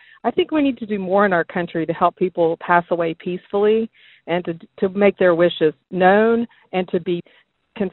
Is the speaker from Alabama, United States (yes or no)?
yes; Birmingham, Alabama, United States; I'm from Birmingham, Alabama.